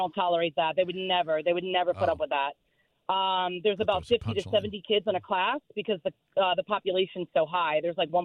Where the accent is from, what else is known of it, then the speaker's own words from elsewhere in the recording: New Jersey, United States; I'm originally from New Jersey, but I would listen to you guys all the time at Gennaro's in St. Pete Beach.